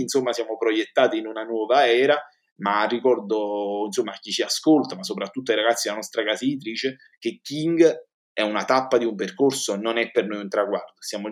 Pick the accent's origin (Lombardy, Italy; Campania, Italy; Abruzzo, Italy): Campania, Italy; Naples; Noi abbiamo bluffato da buon napoletano quale siamo.